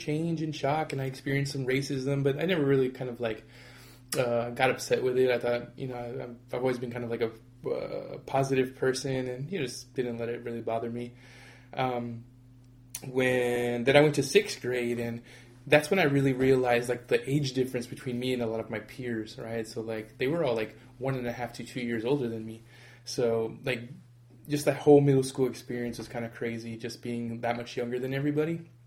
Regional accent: San Antonio, Texas, United States; born there; I was born in San Antonio, Texas. I was born there.

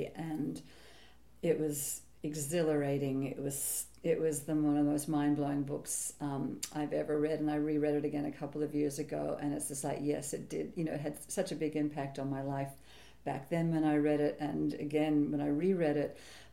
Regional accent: Tasmania, Australia; And some of it stems from growing up in Tasmania, which is a dense mountainous island at the end of the earth.

